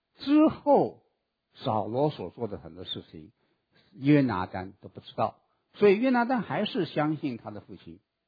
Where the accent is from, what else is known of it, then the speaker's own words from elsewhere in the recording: China; 我们中国人说是为了讲义气哈，为了兄弟啊，两肋插刀